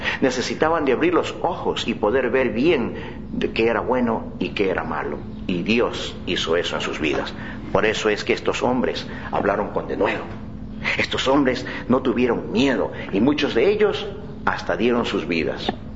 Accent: Ecuador; also born or lived in Mexico; no soy mexicano. Soy de Ecuador, pero viví 6 años en México y me gustó mucho y aprendí muchas cosas de allá

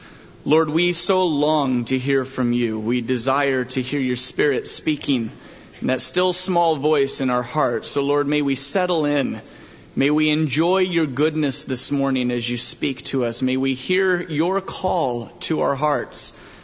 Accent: Florida, United States; now in Colorado Springs, United States; I grew up in South Florida, and I'm a beach hound by nature. And when God said that he wanted me to move to Colorado Springs

